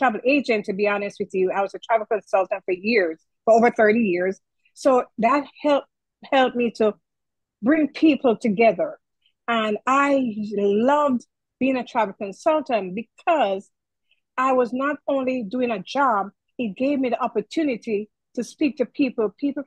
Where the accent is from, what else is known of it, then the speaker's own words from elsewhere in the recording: Jamaica; And growing up in Jamaica, you know, I was on the last of three children.